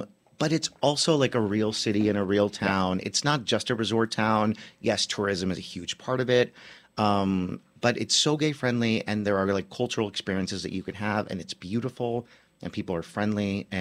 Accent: Miami, Florida, United States; growing up in Miami. So to be honest, actually, I think – so my mom's English is – you know, it's not her first language. Mm-hmm. So growing up, I came to the U.S. when I was 7.

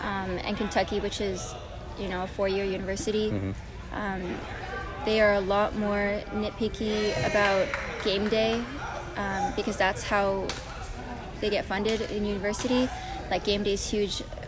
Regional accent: Vancouver, British Columbia, Canada; I'm actually from Vancouver, Canada

